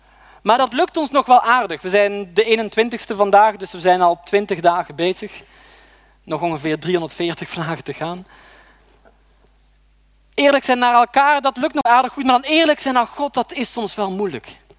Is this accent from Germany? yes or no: no; Belgium; Ik ben zelf opgegroeid in België, in de grote stad, met alles wat daarbij komt kijken, en daar hou ik ook van.